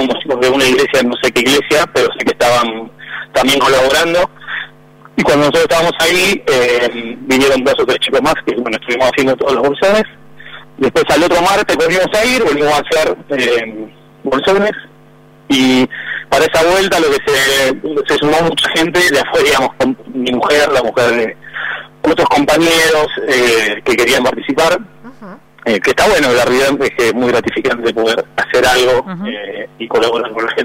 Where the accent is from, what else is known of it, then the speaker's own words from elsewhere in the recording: Buenos Aires, Argentina; moved away; yo soy de Buenos Aires, me vine a vivir hace 10 años. Y cuando estaba en Buenos Aires